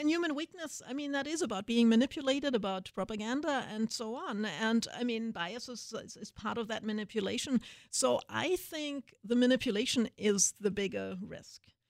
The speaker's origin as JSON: {"language": "English", "country": "Germany", "said": "I'm from Germany, and so I always have plenty of bad examples of propaganda from the 1930s and early 40s in Germany."}